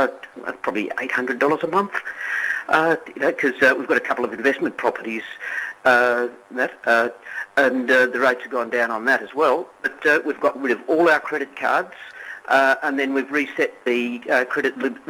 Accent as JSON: {"language": "English", "town": "Hoppers Crossing", "region": "Victoria", "country": "Australia", "said": "Now, I'm from Hoppers Crossing. I just happen to be in Camberwell."}